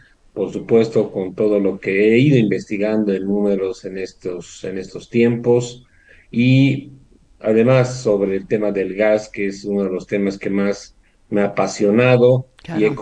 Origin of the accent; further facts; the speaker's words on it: Bolivia; que tuvimos la suerte como bolivianos